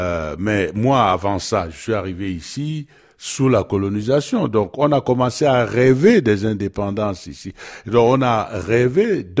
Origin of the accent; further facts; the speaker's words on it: Cameroon; Il y a un moment où je suis camerounais, mais quand je vais jouer à New York, bien, forcément, je suis camerounais